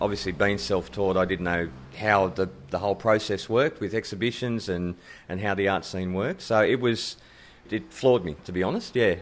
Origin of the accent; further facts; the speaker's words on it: Australia; I'm an Aussie bloke that likes a few quiet beers